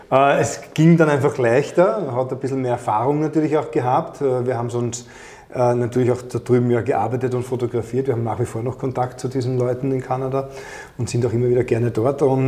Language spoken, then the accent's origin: German; Austria